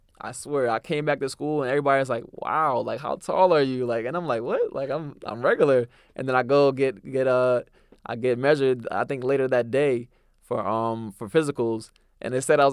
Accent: Jamaica; I'm also Jamaican. So I grew up listening to a lot of dancehall music.

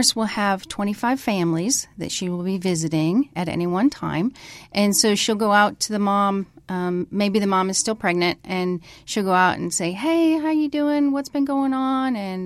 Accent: Minnesota, United States; also born or lived in East Africa; Originally, I'm from Minnesota, so I'm a northern girl. And then I spent a lot of time in East Africa, so had a lot of time overseas, especially growing up.

